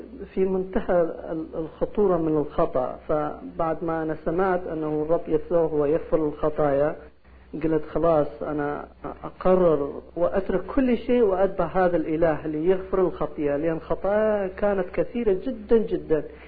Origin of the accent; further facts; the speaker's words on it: Kurdistan Region, Iraq; moved away as an adult; أنا كنت بالعراق بكردستان، مريت مراحل كلش صعبة في حياتي من طفولتي